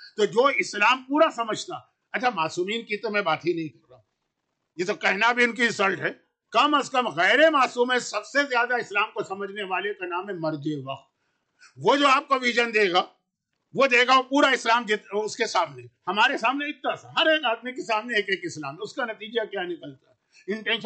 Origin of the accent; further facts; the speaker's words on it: Lucknow, Uttar Pradesh, India; हमारे यहाँ यूपी या खास लखनऊ, मैं तो लखनऊ का पक्का पक्का लखनऊ पक्का पक्का